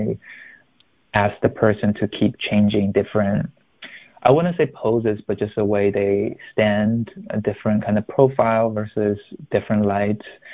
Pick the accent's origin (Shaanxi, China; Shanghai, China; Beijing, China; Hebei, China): Shanghai, China; I'm from Shanghai, China originally. And when I studied in US, I just feel so out of place because people keep saying these references I never heard of.